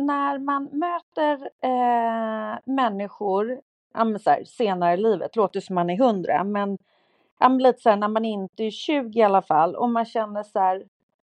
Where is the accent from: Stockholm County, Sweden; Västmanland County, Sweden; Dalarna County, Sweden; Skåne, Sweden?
Stockholm County, Sweden; Bromma; Men jag är uppväxt i Bromma. Jag har bott i Bromma liksom sedan jag föddes.